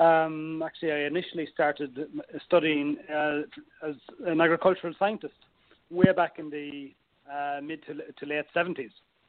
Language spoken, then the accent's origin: English; Enniscorthy, Leinster, Ireland; which was in the mental health services, away from my hometown of Enniscorthy. Now, it was interesting when as I was growing up, the school that I went to was directly across the river from the local psychiatric hospital.